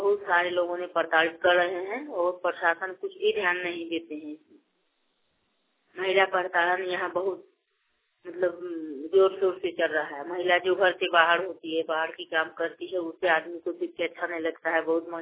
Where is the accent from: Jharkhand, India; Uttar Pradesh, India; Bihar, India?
Jharkhand, India; Pathargama; मैं पथरगावा की निवासी हूँ। मेरा जिला गोड्डा पड़ता है।